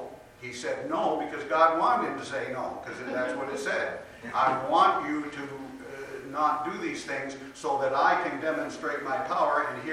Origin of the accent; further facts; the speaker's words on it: East Coast, United States; born there; I was born on the East Coast, and how I got out here after halfway in the middle of my 4 years of college